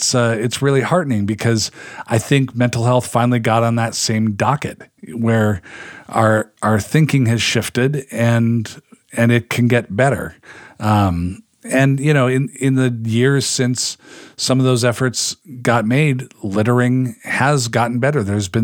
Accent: Pacific Northwest, United States; I'm from the Pacific Northwest. Maybe there's like a memories of childhood cultural thing going on.

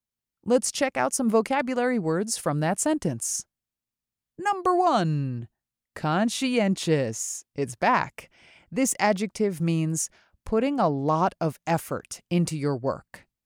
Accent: United States; when I was growing up in America, all the kids used the word like as a placeholder.

